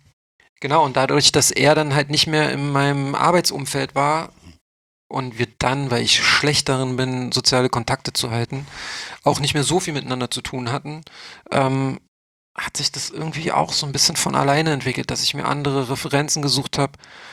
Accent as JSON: {"language": "German", "region": "Berlin", "country": "Germany", "tie": "born or raised there", "said": "Ich bin in West-Berlin aufgewachsen."}